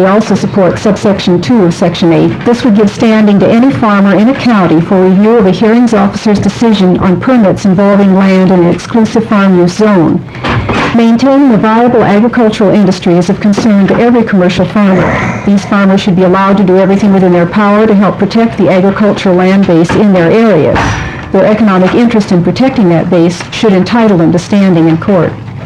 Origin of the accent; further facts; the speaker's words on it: Eugene, Oregon, United States; from Eugene.